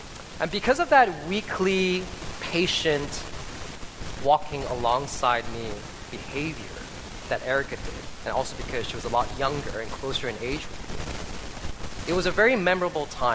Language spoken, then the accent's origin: English; Canada; I grew up in Canada. I spoke English as one of my first languages